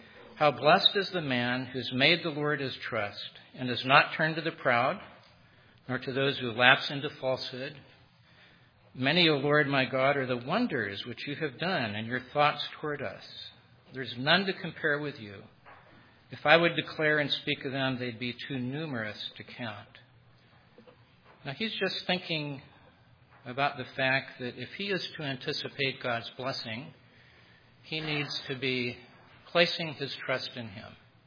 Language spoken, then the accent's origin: English; California, United States; I grew up in the Bay Area down the peninsula.